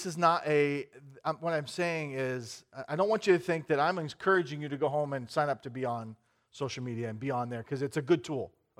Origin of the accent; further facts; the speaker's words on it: Illinois, United States; born there; also born or lived in Oregon / Nevada / California / Florida; state of Oregon and Nevada and California and Florida and New Hampshire, and I've lived all over. I was born in Illinois.